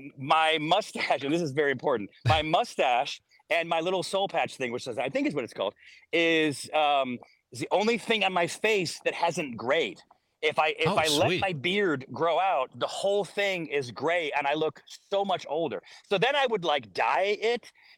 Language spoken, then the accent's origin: English; Syracuse, New York, United States; Again, I grew up in Syracuse, which is very, very, very similar weather, probably the same weather, in fact.